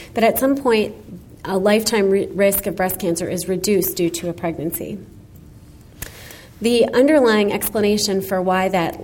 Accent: North Carolina, United States; And I also point out that I'm from North Carolina, which is not one of the blue states on that map.

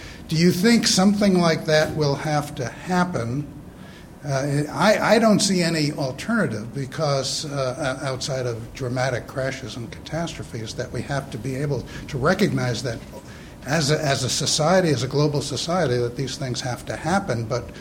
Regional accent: Brooklyn, New York, United States; I'm from Brooklyn originally.

